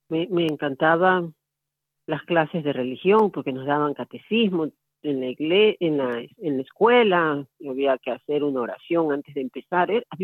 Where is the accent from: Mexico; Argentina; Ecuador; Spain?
Ecuador; yo soy de Ecuador, de una familia católica